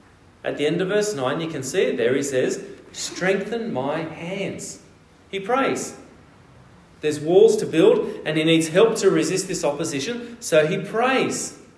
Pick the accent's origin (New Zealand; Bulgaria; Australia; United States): Australia; Now, as an Australian, this is a very important part of our culture, isn't it?